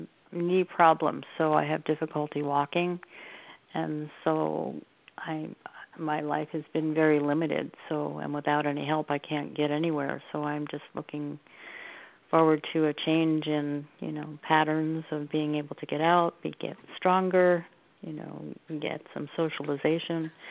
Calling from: Oregon, United States; I'm calling from Oregon.

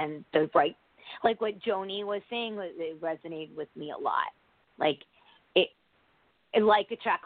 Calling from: Connecticut, United States; Connecticut.

